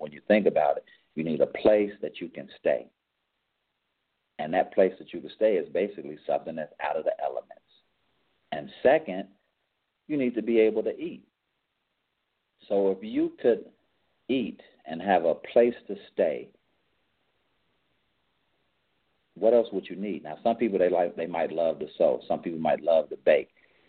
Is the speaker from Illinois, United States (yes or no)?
yes; Chicago, Illinois, United States; When I was a kid and I grew up in Chicago in an area that they call K-Town